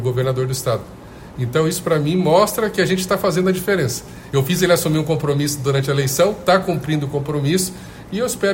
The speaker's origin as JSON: {"language": "Portuguese", "region": "Mato Grosso do Sul", "country": "Brazil", "moved": "yes", "lives_now": "Santa Catarina, Brazil", "said": "eu sou do Mato Grosso do Sul. Eu estou há 23 anos em Santa Catarina."}